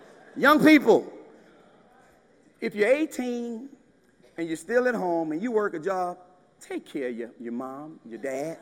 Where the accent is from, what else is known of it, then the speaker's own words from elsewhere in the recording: Texas, United States; And y'all, back in the day, I'm from Texas.